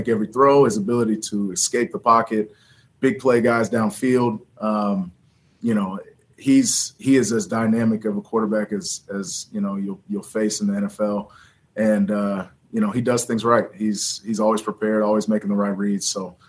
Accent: Ohio, United States; moved away as an adult; I'm not originally from Texas. I came from Ohio. for college, and they were that way with me as well.

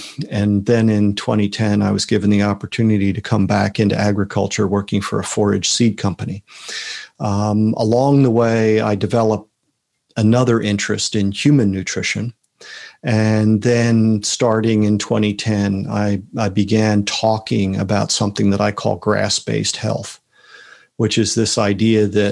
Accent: Pennsylvania, United States; I was born and raised in Lower Bucks County, Pennsylvania, which is suburbs of Philadelphia.

